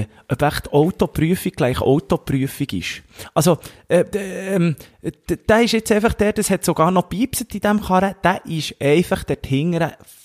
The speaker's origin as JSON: {"language": "German", "region": "Bern", "country": "Switzerland", "said": "Könnte ich als Berner im Wallis entsorgen"}